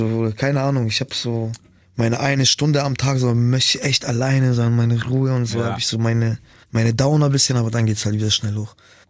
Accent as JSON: {"language": "German", "town": "Nuremberg", "region": "Bavaria", "country": "Germany", "said": "Ich komme so aus Nürnberg, Bro."}